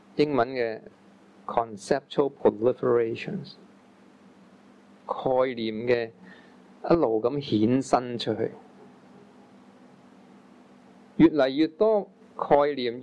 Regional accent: Guangdong, China; 我们中国人广东人就用广东话去砌造概念，用广东的语言去砌造句子，

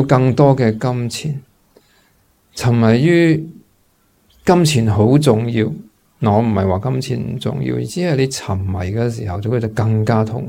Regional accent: Hong Kong; 我哋香港人嘅苦系好多时系好多系嗰啲求不得

